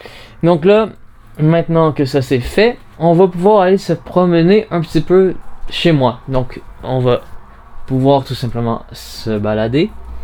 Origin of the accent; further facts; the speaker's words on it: Canada; à peu près 240 et quelques par chez nous au Canada.